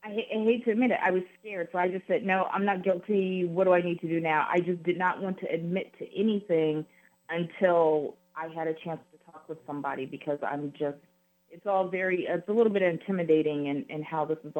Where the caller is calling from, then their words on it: New Hampshire, United States; I'm calling from New Hampshire.